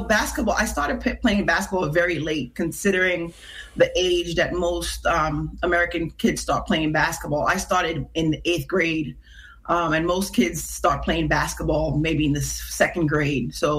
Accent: St. Lucia; born there; I was born in Mondidor.

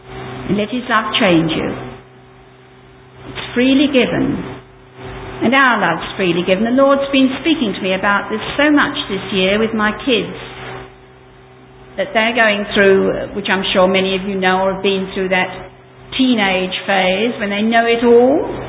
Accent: England, United Kingdom; now in Australia; Some of you know this, and I'm English. And he wouldn't live in England and I wouldn't live in New Zealand. So that's why I live in Australia.

